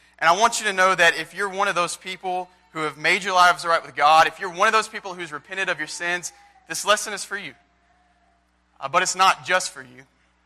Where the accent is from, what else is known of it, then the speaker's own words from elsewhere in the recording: Prattville, Alabama, United States; I grew up in Prattville, I spent a summer in Kentucky, I spent a few weeks in the Philippines